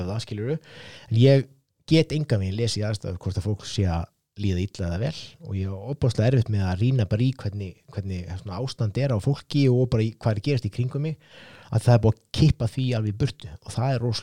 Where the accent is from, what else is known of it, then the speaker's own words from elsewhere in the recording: Reykjavík, Capital Region, Iceland; ég náttúrulega alinn upp í Breiðholti ég alinn upp á þú veist, hérna, verkamannafjölskyldu sem hafði ekki mikið með handana